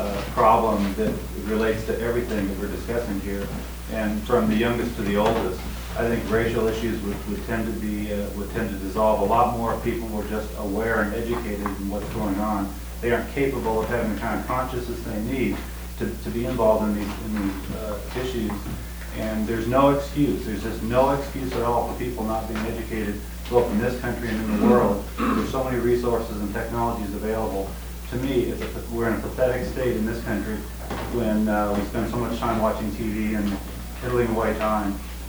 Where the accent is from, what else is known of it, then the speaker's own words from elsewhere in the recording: Los Angeles, California, United States; I'm from the Los Angeles area.